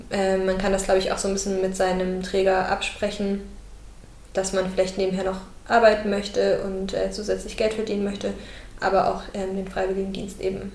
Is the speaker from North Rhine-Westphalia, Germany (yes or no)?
no; Heidenheim, Baden-Württemberg, Germany; Ich komme aus Heidenheim, das ist eine kleine Stadt in Baden-Württemberg.